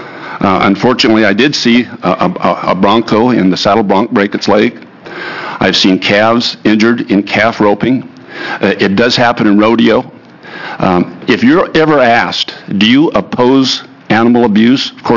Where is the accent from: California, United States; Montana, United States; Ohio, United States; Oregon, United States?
Oregon, United States; Newberg; now in Eugene, United States; I was raised in the Willamette Valley up in Newburgh, went to the University of Oregon, graduated from the law school, and have practiced law in Eugene since 1973.